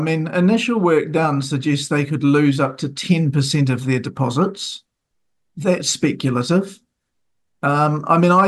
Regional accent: Taranaki, New Zealand; I grew up in Taranaki

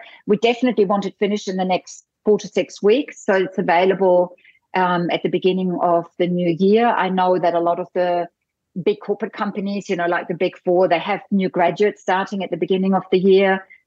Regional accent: Germany; I grew up in Germany.

